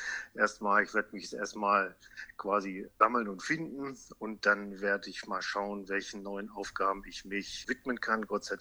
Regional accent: Bad Lauterberg, Lower Saxony, Germany; also born or lived in Munich; Ich bin ja vor 10 Jahren extra aus München wieder zurück nach Bad Lauterberg gekommen. Ich bin ja Bad Lauterberger, hatte meine Familie mitgebracht aus München, um eben meine Heimatstadt wieder auf Kurs zu bringen.

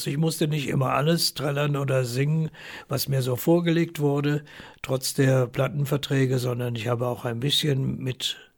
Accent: Göttingen, Lower Saxony, Germany; besonders hier in meiner Heimatstadt Göttingen

